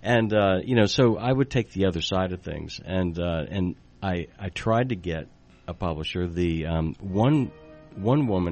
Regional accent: Louisiana, United States; I'm from Louisiana originally. There's no coast that you could ever surf on down there.

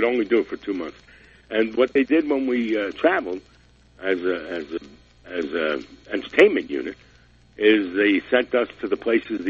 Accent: Jersey City, New Jersey, United States; I'm from Jersey City, New Jersey.

